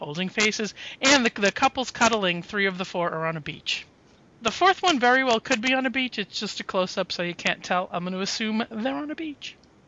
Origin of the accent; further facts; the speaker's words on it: Boston, Massachusetts, United States; I mean, I'm from Boston. I know this. I lived it.